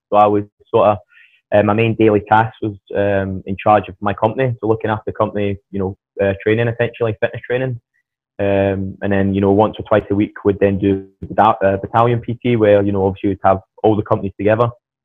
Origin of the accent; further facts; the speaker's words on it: Manchester, North West England, United Kingdom; born there; also born or lived in Southampton; Aye, so it all started, I was born in Manchester. Born in Manchester. Then from there, I moved down to Como.